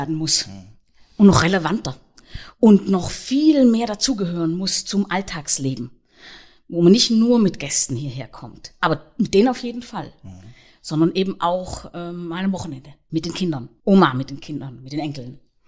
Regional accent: Offenburg, Baden-Württemberg, Germany; moved away as an adult; also born or lived in Saxony / Thuringia / Saxony-Anhalt; Ursprünglich bin ich im Badischen geboren und aufgewachsen, in Offenburg. Das ist zwischen Freiburg und Karlsruhe. Und dann war ich den größten Teil meines Lebens im Osten Deutschlands, in neuen Bundesländern. Erst in Sachsen, dann in Thüringen und dann in Sachsen-Anhalt.

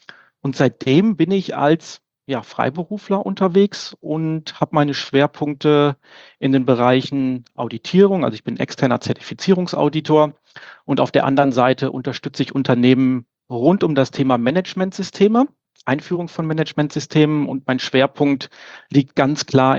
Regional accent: Winterberg, North Rhine-Westphalia, Germany; komme aus Winterberg im Sauerland

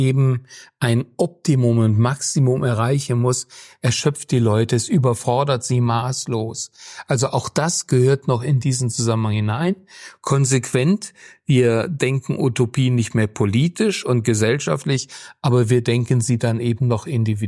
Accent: Baden-Württemberg, Germany; ich komme ja aus Württemberg

